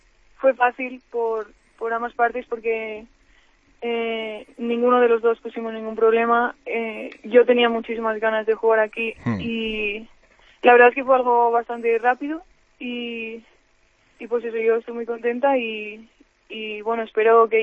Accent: León, Castile and León, Spain; yo soy de León y he ido bastantes veces cuando era pequeña a ver partidos allí a Salamanca

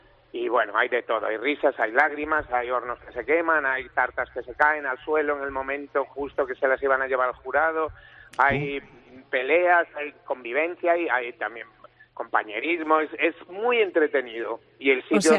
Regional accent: Galicia, Spain; yo sabía hacer fillos porque soy gallego y poco más.

